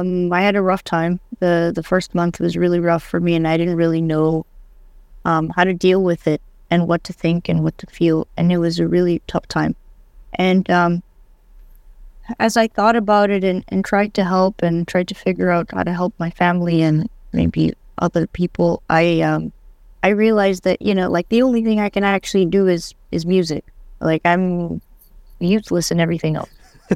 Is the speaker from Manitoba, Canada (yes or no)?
yes; Winnipeg, Manitoba, Canada; I'm a drummer and composer, and I was raised in Winnipeg. I went to school here to the U of M